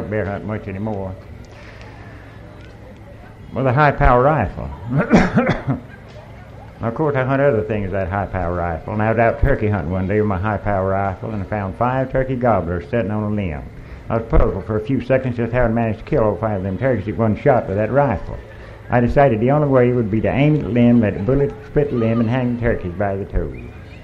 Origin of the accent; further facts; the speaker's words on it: Georgia, United States; I am from the Okefenokee Swamp, but I can't help that. I was born there in a log cabin I helped my father to build.